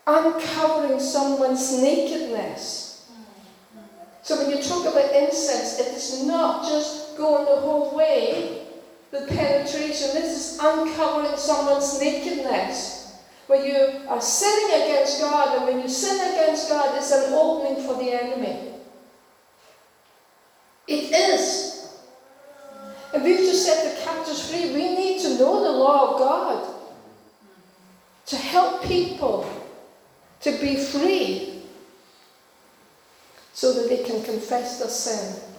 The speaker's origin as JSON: {"language": "English", "country": "Denmark", "said": "I come from Denmark"}